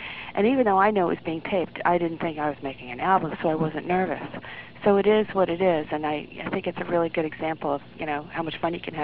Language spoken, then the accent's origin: English; Peekskill, New York, United States; I'm originally from Peekskill, New York. And which is just north of New York City, about 40 miles.